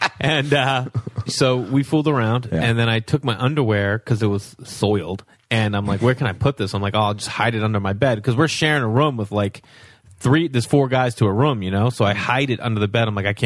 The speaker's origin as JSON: {"language": "English", "town": "Stoneham", "region": "Massachusetts", "country": "United States", "tie": "born or raised there", "said": "Stoneham, Mass. 15 minutes north of Boston up the up 93."}